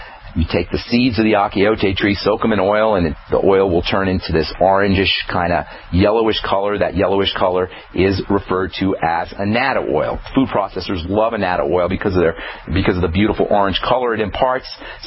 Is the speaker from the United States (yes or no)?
yes; New York, United States; When I was growing up in New York, there's lots of Puerto Rican restaurants in New York.